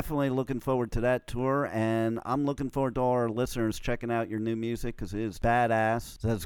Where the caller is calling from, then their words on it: Florida, United States; I'm in South Florida.